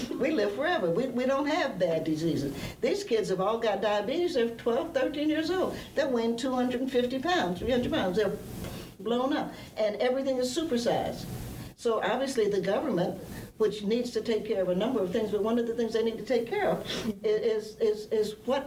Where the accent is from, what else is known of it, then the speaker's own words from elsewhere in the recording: Southern United States, United States; I'm a Southerner, so I love to cook.